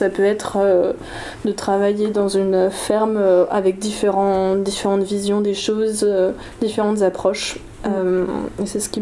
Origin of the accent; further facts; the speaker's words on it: Paris, Île-de-France, France; also born or lived in Mulhouse; Je ne suis pas du tout issue du milieu agricole. J'ai grandi à Paris et en Alsace, à Mulhouse, donc plutôt des grandes villes.